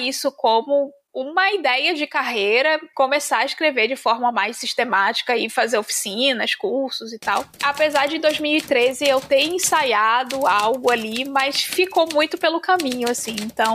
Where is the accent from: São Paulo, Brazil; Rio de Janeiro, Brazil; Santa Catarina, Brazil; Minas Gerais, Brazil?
Rio de Janeiro, Brazil; moved away as an adult; now in Salvador, Brazil; Eu sou carioca, moro em Salvador já há quase 10 anos.